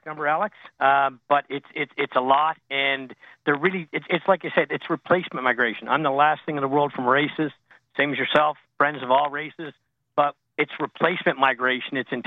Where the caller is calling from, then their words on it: Canada; I'm calling from Canada